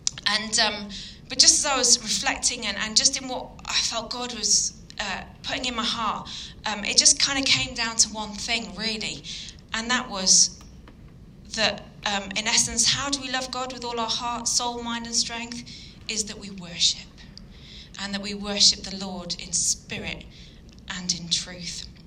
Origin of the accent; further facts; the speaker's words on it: Yorkshire and the Humber, United Kingdom; now in Leighton Buzzard, United Kingdom; Originally, I'm from Yorkshire, so I always like to add that in. Got to love a bit of the north.